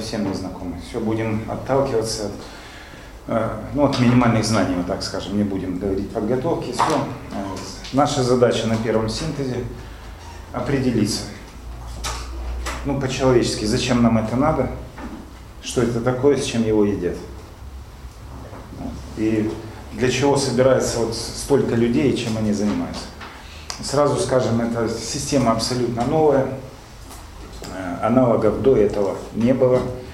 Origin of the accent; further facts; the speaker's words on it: Simferopol, Crimea, Ukraine; Я сам из Крыма, в частности из Симферополя